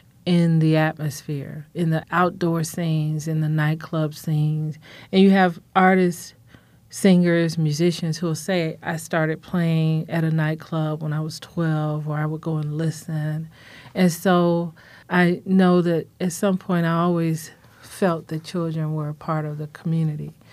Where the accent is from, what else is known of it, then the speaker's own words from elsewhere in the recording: Chicago, Illinois, United States; I grew up primarily on the South Side, and later I moved to the Bronzeville area.